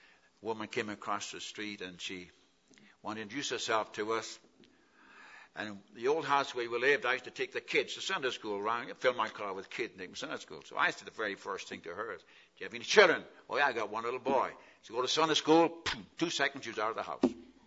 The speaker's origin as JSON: {"language": "English", "region": "West Coast", "country": "United States"}